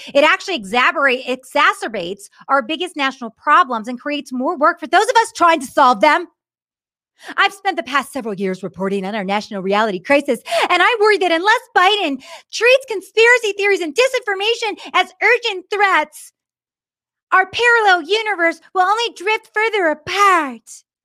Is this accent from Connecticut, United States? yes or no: no; Oakland, California, United States; I grew up in Oakland.